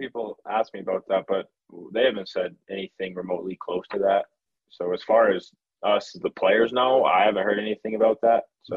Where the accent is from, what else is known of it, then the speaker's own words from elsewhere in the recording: United States; Nope, I'm an American.